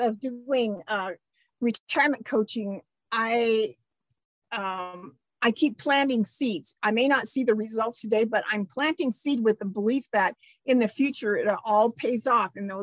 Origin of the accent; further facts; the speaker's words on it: Washington, United States; That was in Eastern Washington. When we moved to the farm, and when I was 8 and a half, I guess, and we chopped out the sagebrush and planted alfalfa and irrigated and grew our own little family orchard.